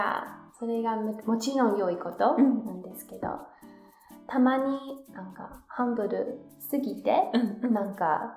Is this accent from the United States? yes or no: yes; United States; Japanese is a second language; あの私はアメリカ人として日本に住んでた時にあの日本人を私を手伝ってくれて皆さん日本人ありがとうと伝えたい。